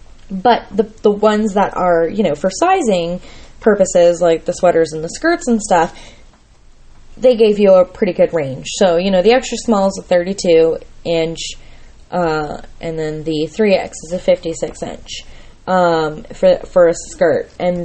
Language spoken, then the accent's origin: English; Florida, United States; I'm from Florida, y'all. Born, raised. I lived there for 27 years of my lifetime. I lived on the beach for at least 10 years.